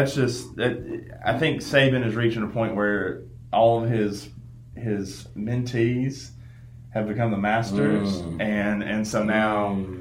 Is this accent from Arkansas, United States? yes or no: yes; Little Rock, Arkansas, United States; Every Black Friday growing up in Little Rock.